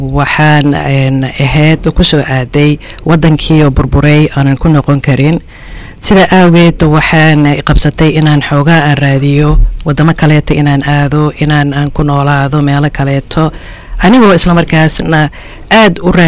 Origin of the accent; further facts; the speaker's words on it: Mogadishu, Banaadir, Somalia; anigoo ah qof Soomaali ah Somali South ka ah maalin markay hore Muqdisho ayaan ku dhashay ku koray